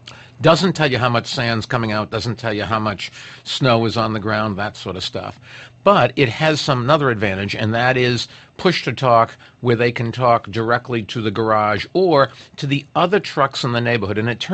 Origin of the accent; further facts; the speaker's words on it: Boston, Massachusetts, United States; when I grew up in Boston, I mean, I asked my mother the other day, and she said, yes, that when I'd go out as a young kid, the snow would be higher than me